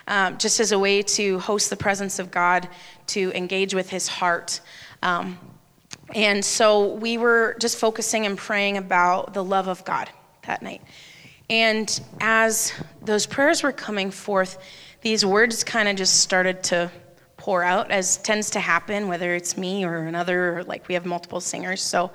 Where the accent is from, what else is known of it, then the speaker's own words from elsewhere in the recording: Regina, Saskatchewan, Canada; I'm from Regina originally.